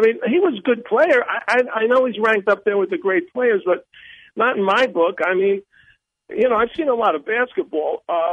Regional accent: New York City, New York, United States; I grew up in Brooklyn. I played on the same court with Connie Hawkins.

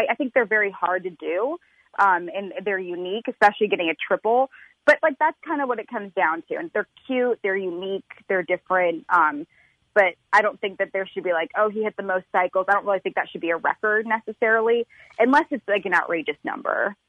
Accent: Reno, Nevada, United States; You mentioned that farm system, and growing up in Reno, watching those guys play in the PCL

